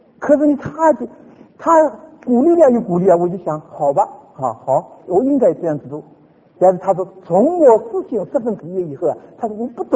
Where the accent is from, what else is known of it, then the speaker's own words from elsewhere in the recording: China; 我们中国人说民众趋安众美